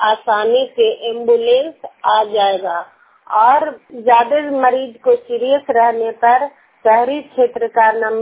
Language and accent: Hindi; Sindhi Bigha, Bihar, India; नालंदा जिला के निवासी हूँ और मेरा घर सिंधी बीघा है। मेरा पंचायत एकंगर सराय है।